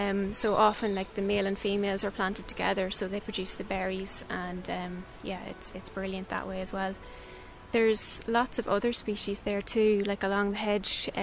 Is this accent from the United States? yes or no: no; Ballinode, County Monaghan, Ireland; I am from Ballinode locally, and I've recently actually come back home after being away for a while.